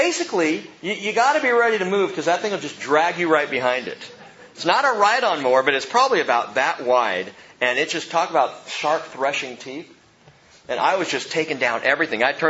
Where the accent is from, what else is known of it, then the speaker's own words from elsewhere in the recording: California, United States; I'm from California. Nothing grows fast.